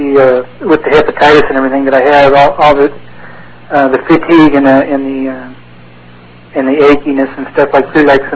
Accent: Fresno, California, United States; now in San Diego, United States; before I came to San Diego, I'm originally from Fresno

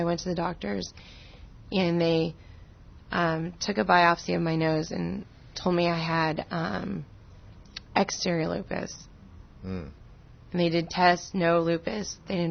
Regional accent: California, United States; From Orange County.

